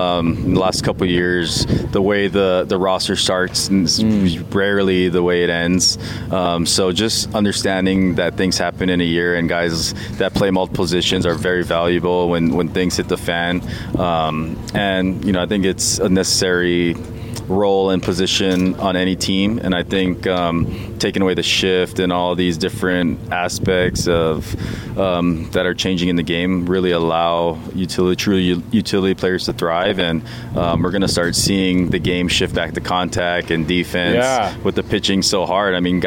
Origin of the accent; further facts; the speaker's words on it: Hawaii, United States; Growing up in Hawaii, it's really hard to get exposure, so we always had to travel to the States